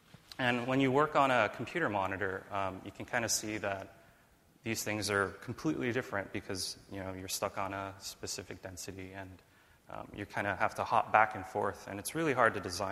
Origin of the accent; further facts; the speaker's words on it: United States; It's really hard for me because I'm an American.